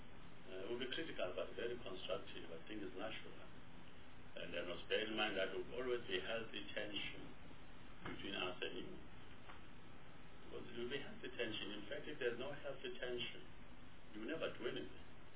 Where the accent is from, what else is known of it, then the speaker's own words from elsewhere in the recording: South Africa; That I'm a South African, I'm born in this country, I may be African, I may be Indian, I may be colored, I may be white